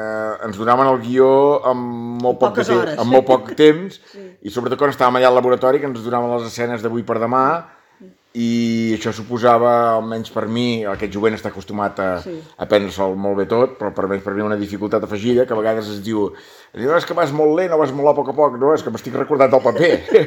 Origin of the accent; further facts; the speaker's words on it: Arbúcies, Catalonia, Spain; per Arbúcies, que és el meu poble